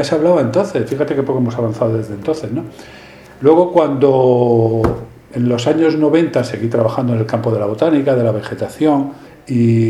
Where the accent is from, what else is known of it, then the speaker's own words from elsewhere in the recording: Spain; Yo esas las veía de niño en España